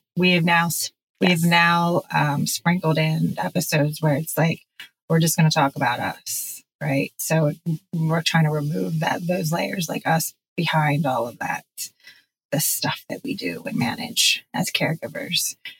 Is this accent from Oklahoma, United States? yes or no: no; Baltimore, Maryland, United States; I don't want to say I'm from Texas. I live in Texas. I'm from Baltimore.